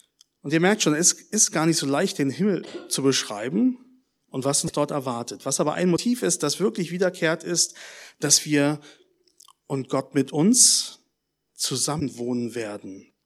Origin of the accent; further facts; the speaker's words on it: Berlin, Germany; Ich komme aus Berlin, schon mal erwähnt.